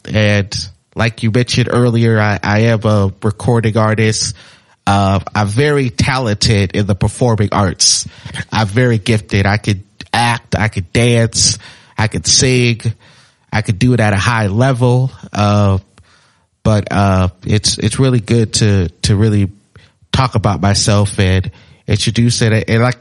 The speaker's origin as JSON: {"language": "English", "town": "Minneapolis", "region": "Minnesota", "country": "United States", "tie": "born or raised there", "also_born_or_lived": "Michigan / Arizona", "said": "so I was born in Michigan, came back as a baby, stayed, until Minneapolis until I was 8 or 9."}